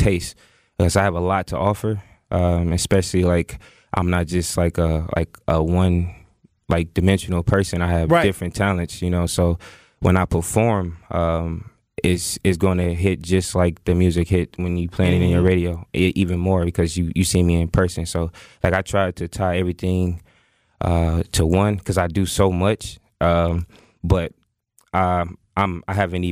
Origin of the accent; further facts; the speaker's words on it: Milwaukee, Wisconsin, United States; Oh, I'm from Northside, North Titonia.